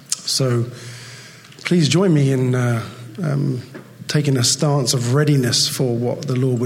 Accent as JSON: {"language": "English", "region": "England", "country": "United Kingdom", "lives_now": "Thailand", "said": "I am not American. … I'm from England. My parents are from New Zealand. I'm a little bit confused. I live in Thailand."}